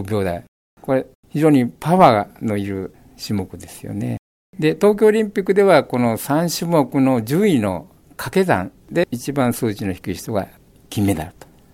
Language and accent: Japanese; Okayama, Japan; also born or lived in Osaka; now in Fujisawa, Japan; もともと生まれ育ちは岡山で、高校に入って山岳部に入りまして、でそれから社会人で大阪で10年ぐらい